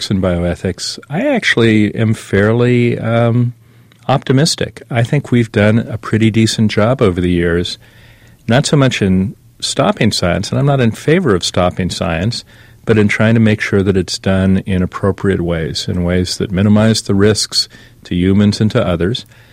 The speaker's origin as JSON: {"language": "English", "town": "Columbus", "region": "Ohio", "country": "United States", "tie": "born there", "said": "I was born in Columbus, Ohio."}